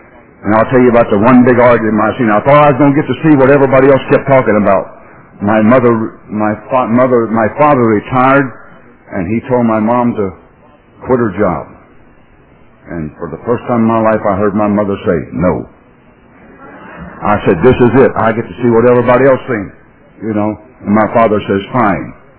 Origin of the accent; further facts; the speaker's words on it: North Carolina, United States; but I was raised in North Carolina, and I was four boys in my family.